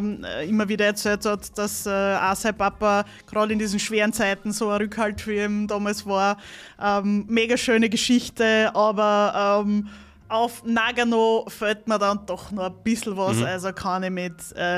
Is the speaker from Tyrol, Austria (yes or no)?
no; Burgenland, Austria; und ich als Burgenländerin darf das sagen